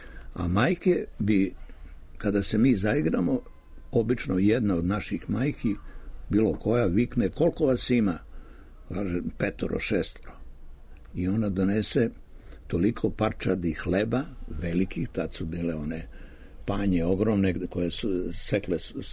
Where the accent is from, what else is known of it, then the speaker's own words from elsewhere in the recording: Belgrade, Serbia; Ja sam odrastao na Čukarici, to je radnički kraj.